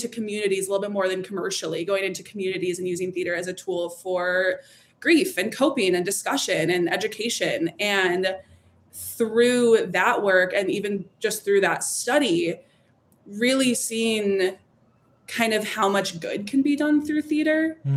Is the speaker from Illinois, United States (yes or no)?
yes; Chicago, Illinois, United States; I grew up in Chicago. I started at the Second City around 14.